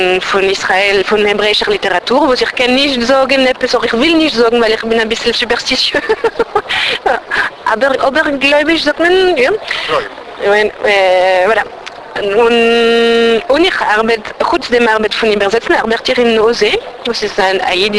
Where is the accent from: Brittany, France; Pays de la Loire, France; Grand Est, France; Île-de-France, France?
Île-de-France, France; Paris; first language French; German is a second language; Noch meine Sprache von Kultur ist Französisch. Und ich bin geboren da in Paris und... Ich bin gewesen in der Schule in Paris, voilà.